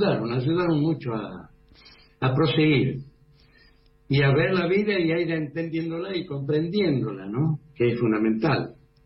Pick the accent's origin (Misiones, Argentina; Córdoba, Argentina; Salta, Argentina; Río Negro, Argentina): Salta, Argentina; born there; Nacimos los potreros, allá en Salta